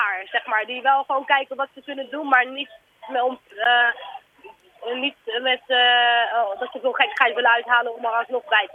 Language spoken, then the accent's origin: Dutch; Rotterdam, South Holland, Netherlands; Ja, ik kom uit Rotterdam natuurlijk.